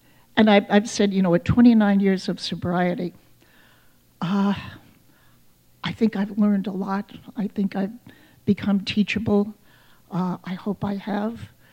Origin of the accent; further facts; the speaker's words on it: Manhattan, New York, United States; I'm a New Yorker, by the way, a certified Manhattanite.